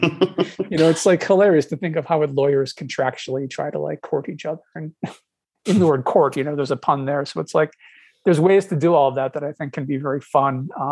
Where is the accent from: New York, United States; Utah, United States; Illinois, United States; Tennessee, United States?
Illinois, United States; Chicago; I mean, I'm from Chicago, where our aldermen would sit at the bar all day and hold things, so it's not unheard of.